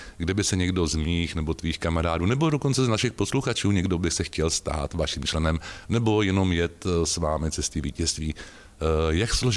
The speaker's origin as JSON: {"language": "Czech", "region": "Prague", "country": "Czechia", "said": "No já jsem zrovna z Prahy, tak mě to zajímá."}